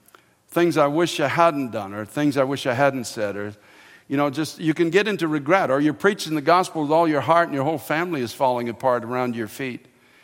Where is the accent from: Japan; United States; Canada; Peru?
Canada; I'm a Canadian, okay, so I play hockey